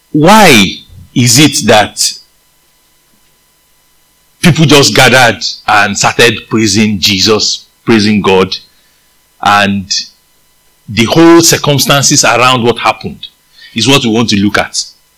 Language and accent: English; Nigeria; accent: Nigerian; English is a second language; I might be using my Nigerian accent, but it doesn't matter.